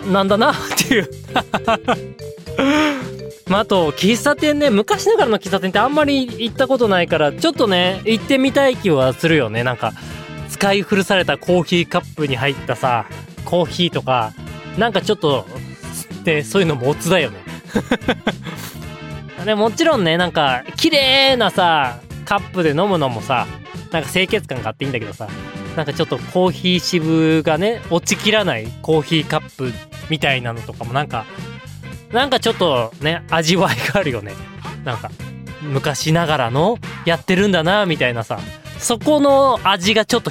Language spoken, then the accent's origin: Japanese; Hokkaido, Japan; 北国育ちでね、あったかいところへのね、憧れがすごいから。あの、寒いの苦手、北海道人なので、